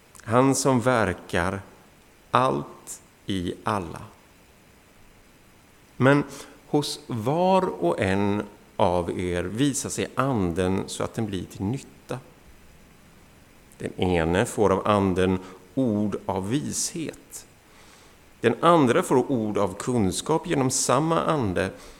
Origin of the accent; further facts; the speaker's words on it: Mullsjö, Jönköping County, Sweden; Mullsjö är jag uppvuxen